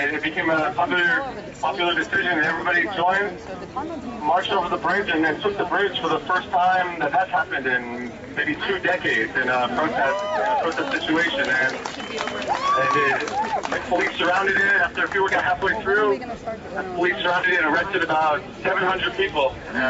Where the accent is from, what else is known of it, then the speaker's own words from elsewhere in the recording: Brooklyn, New York, United States; I have a sense of life experiences growing up in Brooklyn under Giuliani administration